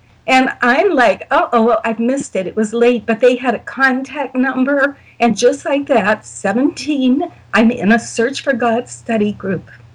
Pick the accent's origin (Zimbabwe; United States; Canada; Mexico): Canada; now in Toronto, Canada; I'm from Canada, and in those days, there was no internet, no nothing, so how would